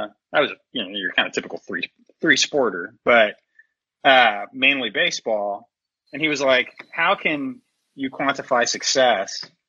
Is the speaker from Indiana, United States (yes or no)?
yes; Indiana, United States; And I grew up in Indiana, which it was basketball and football, right?